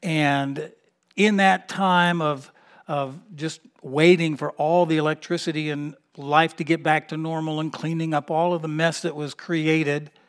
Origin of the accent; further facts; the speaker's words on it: Miami, Florida, United States; I talked about, you know, growing up in Miami. When I was a young boy, my family moved around so much, I never was ever able to really ever develop friends, close friends.